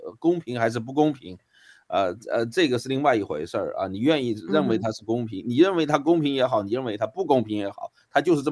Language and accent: Chinese; United States; 我是美国人啊，我讲的就是美国的事情